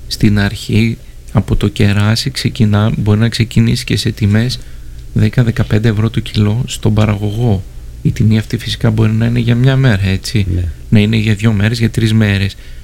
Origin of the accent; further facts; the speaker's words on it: Greece; Μπράβο, αλλά σαν Έλληνες, εντάξει, ξέρουμε, υπάρχουν τερτύπια